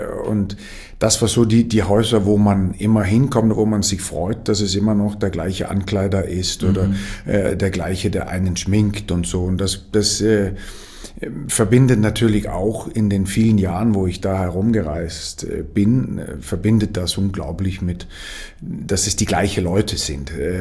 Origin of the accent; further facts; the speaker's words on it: Denmark; weil das natürlich sehr nah an meiner Heimat ist und man fühlt sich als Däne eigentlich sehr dänisch hier